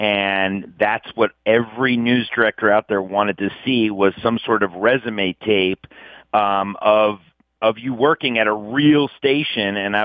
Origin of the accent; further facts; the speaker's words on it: Westminster, Maryland, United States; a local access station in my hometown of Westminster, Maryland.